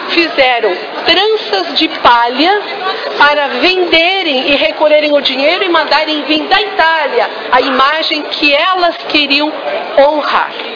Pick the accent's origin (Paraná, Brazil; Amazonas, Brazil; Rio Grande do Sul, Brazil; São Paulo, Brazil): Rio Grande do Sul, Brazil; born there; o local onde eu nasci, ao sopé de uma montanha na Serra Gaúcha